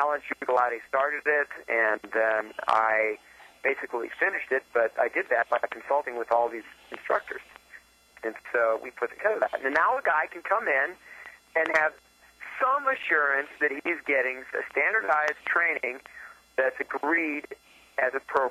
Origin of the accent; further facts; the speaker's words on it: Pittsburgh, Pennsylvania, United States; We're from Pittsburgh, Pennsylvania.